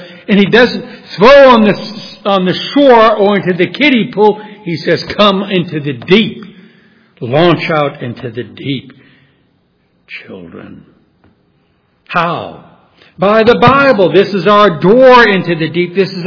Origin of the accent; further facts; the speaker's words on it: New Orleans, Louisiana, United States; When I was a teenager growing up in New Orleans, my father, brother, and I went deep sea fishing